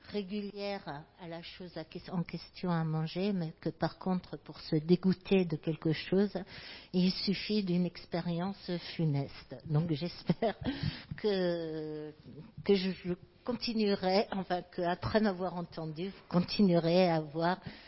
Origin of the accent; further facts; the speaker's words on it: Grand Est, France; En Alsace, je suis alsacienne